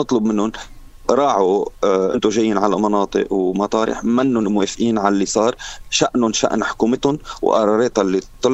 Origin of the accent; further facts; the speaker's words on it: Lebanon; نحن عم نعطي مثيلة كلبنانية